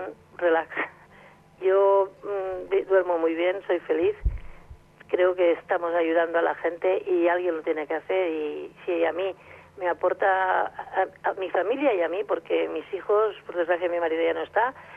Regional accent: Valencian Community, Spain; Siempre he vivido la misma zona que vivo, he vivido cerca del mar y no me gustaría salir de aquí. Es mi tierra favorita.

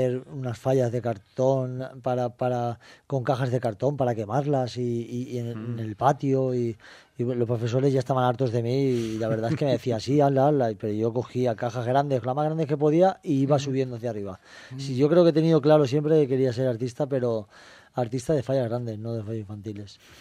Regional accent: Paiporta, Valencian Community, Spain; Yo estaba apuntado a una comisión fallera en Paiporta, yo soy de Paiporta, y mis padres me apuntaron a esa falla

